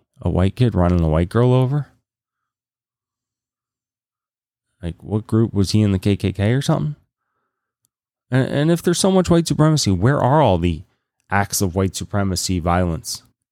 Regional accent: the South, United States; And by the way, I grew up in the South.

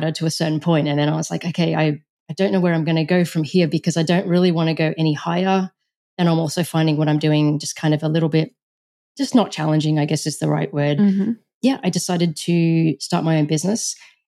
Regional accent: Melbourne, Victoria, Australia; I'm based in Melbourne now. I grew up in Melbourne as well, but that career was in both London and New York.

